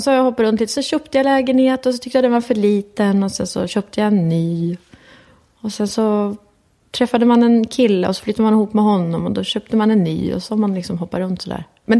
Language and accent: Swedish; Strömsholm, Västmanland County, Sweden; also born or lived in Västerås; Ja, jag är uppväxt med dem i Strömsholm. Och samtidigt som vi flyttade till Västerås när jag var runt 14-15